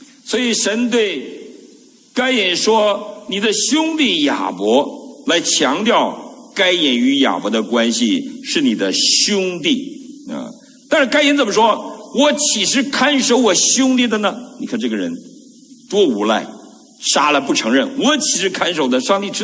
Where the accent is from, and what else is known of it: Northeast China, China